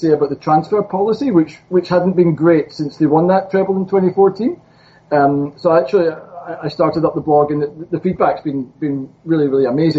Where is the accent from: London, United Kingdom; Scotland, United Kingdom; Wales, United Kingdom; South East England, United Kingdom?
Scotland, United Kingdom; Prestwick; moved away; I'm from Scotland. I'm actually from a small town called Prestwick, which is about 60 kilometres south of Glasgow.